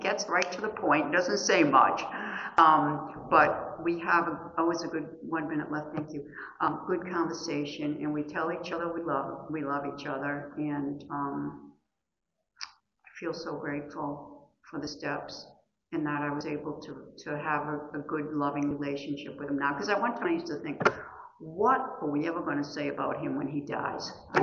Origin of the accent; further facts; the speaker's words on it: Rhode Island, United States; I come from Rhode Island in the USA.